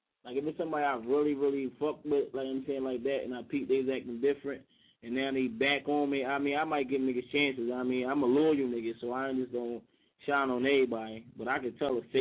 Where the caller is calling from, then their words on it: Philadelphia, Pennsylvania, United States; I'm calling from Uptown.